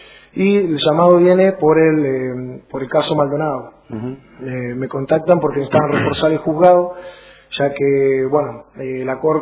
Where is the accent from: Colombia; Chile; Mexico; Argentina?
Argentina; El Maitén, Chubut; yo me crié en el Maitén, estuve hasta que luego me fui a estudiar, mi mamá era médica, estuvo 20 años en el Maitén, luego mi papá profesor, se fueron a vivir a Esquel, están, no sé, también 20 años, y quería volver a mi provincia.